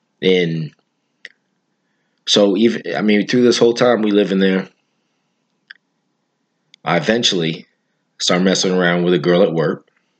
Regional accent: Vermont, United States; we grew up in Vermont, you know. It is what it is. You know, I'm not going to sugarcoat what the state I grew up in and live

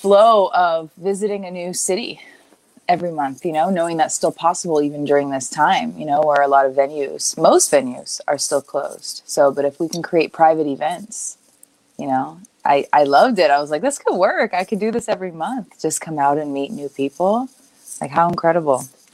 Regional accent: Canada; now in United States; Hi, I'm from Canada. I live in California.

